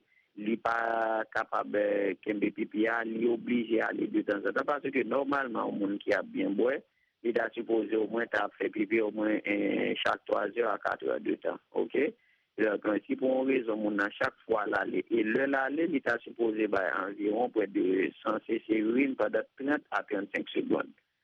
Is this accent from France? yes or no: no; Haiti; en tant qu'haïtien